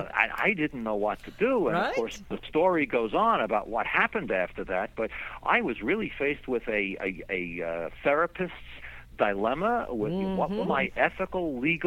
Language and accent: English; Brooklyn, New York, United States; I was from Brooklyn originally, and his street patois reminded me of my own upbringing.